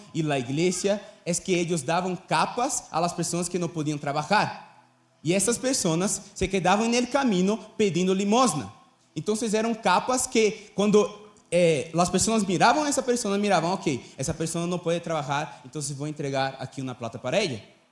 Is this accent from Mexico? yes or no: no; Brazil; Spanish is a second language; Soy de Brasil. Por eso ese acento súper chévere. Por eso, solo por eso.